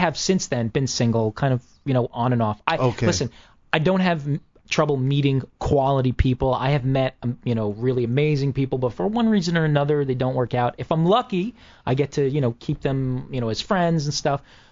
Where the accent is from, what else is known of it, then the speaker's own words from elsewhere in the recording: New York City, New York, United States; moved away as an adult; now in Los Angeles, United States; Born and raised in New York City.